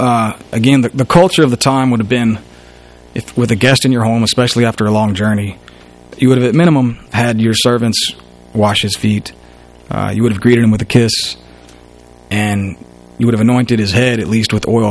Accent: Tallahassee, Florida, United States; born there; I was born in Tallahassee, Florida, and he was already a member there.

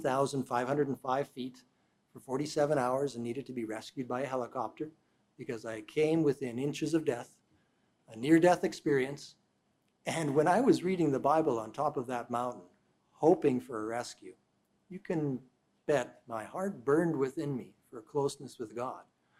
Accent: Canada; Growing up in Canada, as I did as a young man, I would see the aurora borealis

